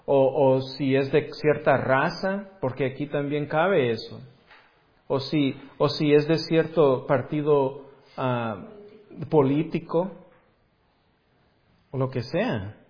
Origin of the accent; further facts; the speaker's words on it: El Salvador; Bueno, no soy mexicano, soy de El Salvador, así que a mí no me pertenece nada, la verdad.